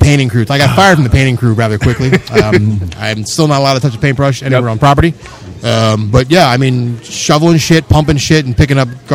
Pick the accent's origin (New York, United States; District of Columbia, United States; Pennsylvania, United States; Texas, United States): Pennsylvania, United States; Philadelphia; So, yeah, I grew up in Philadelphia.